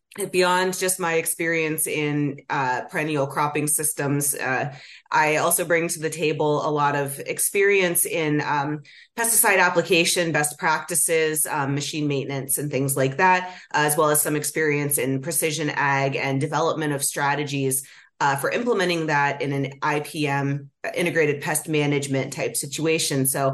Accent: New York, United States; I'm actually from Chautauqua County, New York, originally. So I have some pretty deep roots, if you will, in the grape industry in this area.

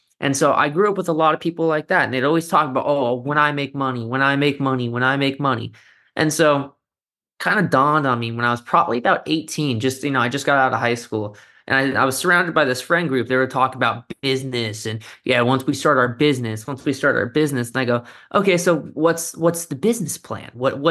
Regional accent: California, United States; I grew up in South Orange County in, you know, California. So it's prominently a wealthy area.

